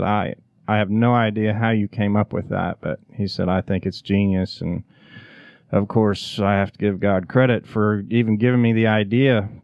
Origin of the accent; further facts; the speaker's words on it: Indiana, United States; I grew up in Indiana and signed to play baseball at Liberty University in Virginia as a catcher